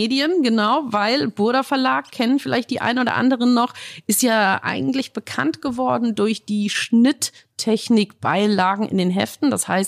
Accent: Munich, Bavaria, Germany; Ich bin ein Münchner Kindl, in München groß geworden.

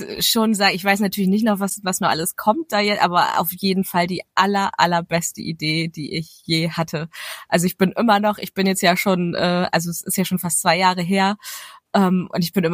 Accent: Northern Germany, Germany; Also ich komme halt aus Norddeutschland.

